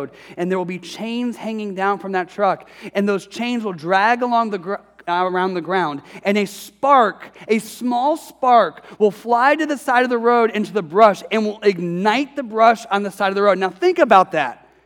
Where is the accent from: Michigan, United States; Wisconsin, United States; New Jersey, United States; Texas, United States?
Michigan, United States; Detroit; now in California, United States; You know, I'm from Detroit. We didn't really have wildfires here.